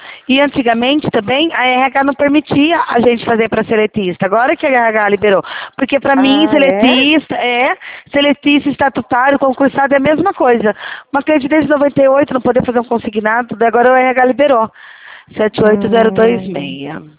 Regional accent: Rio Claro, São Paulo, Brazil; Isso, sou de Rio Claro.

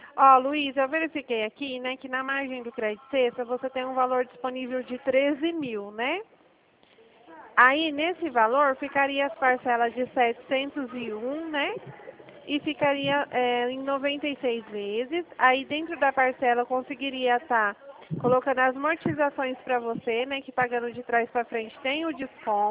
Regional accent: Dracena, São Paulo, Brazil; eu sou de Dracena, do interior de São Paulo, né?

